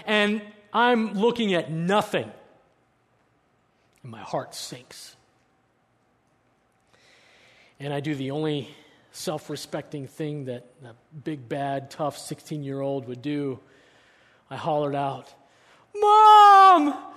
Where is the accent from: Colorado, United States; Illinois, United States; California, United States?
Colorado, United States; Denver; I grew up in Denver, Colorado, and we had grown up camping in the mountains of Colorado.